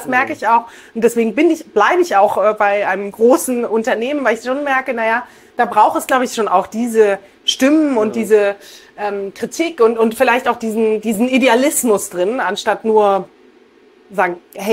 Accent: Munich, Bavaria, Germany; Ich bin ja in München groß geworden.

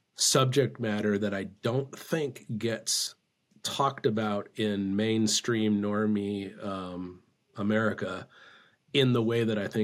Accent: Tempe, Arizona, United States; also born or lived in Southern California; I'm a West Coast guy, and Tempe, Arizona, bummed around Southern California and that territory

